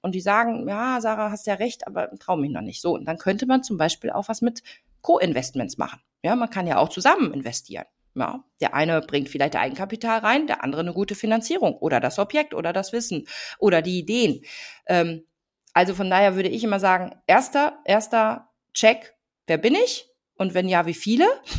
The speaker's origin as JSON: {"language": "German", "region": "North Rhine-Westphalia", "country": "Germany", "said": "ich komme ja aus der Nähe von Bielefeld"}